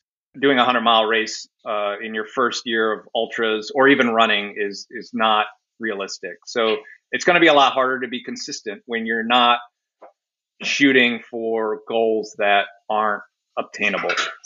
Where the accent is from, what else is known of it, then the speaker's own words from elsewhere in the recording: Maryland, United States; It was my hometown ultra, so I grew up like an hour from there.